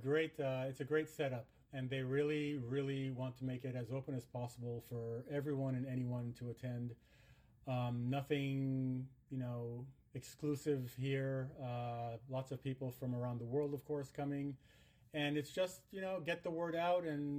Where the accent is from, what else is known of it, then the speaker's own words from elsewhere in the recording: Haiti; I was born and raised in Haiti. I studied for a while in the United States and then returned to Haiti